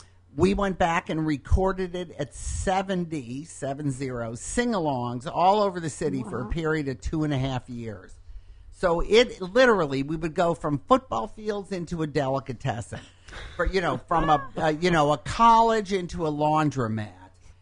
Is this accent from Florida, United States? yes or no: no; Detroit, Michigan, United States; When I was growing up in Detroit, it was the fourth wealthiest city in the United States.